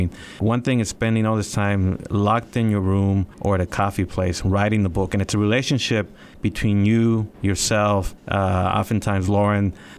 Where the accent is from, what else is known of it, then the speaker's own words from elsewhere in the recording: California, United States; I mean, as you said earlier, I grew up in California